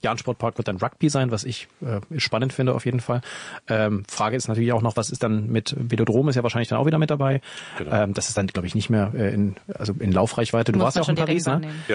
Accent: Berlin, Germany; Als Berliner fände ich die Idee attraktiv

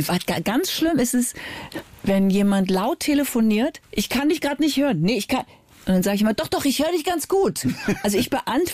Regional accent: Berlin, Germany; born there; Wir sind beide in Tempelhof geboren. So, und dann haben wir beide in Lichtenrade gewohnt. Und jetzt wohnen wir beide in Charlottenburg.

